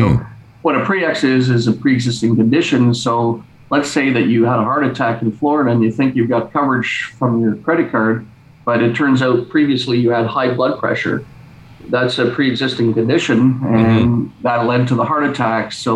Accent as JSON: {"language": "English", "country": "Canada", "said": "said, if you wait, like even in being Canadian"}